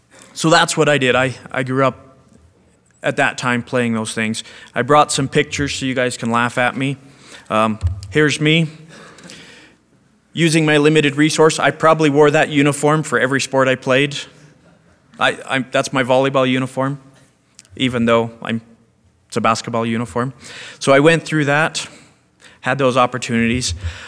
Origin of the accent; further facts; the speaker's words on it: Canada; I grew up in Canada. I grew up on a farm outside a very small town, and being in a small town, I went to a really small school.